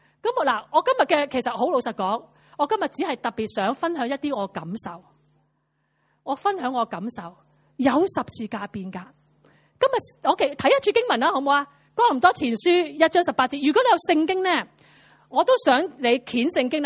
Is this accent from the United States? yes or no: no; China; 我谂我系中国人，